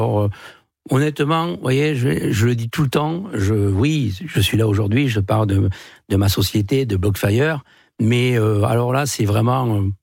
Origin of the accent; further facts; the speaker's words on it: Occitanie, France; born there; À Nogaro, je suis né dans le Gers.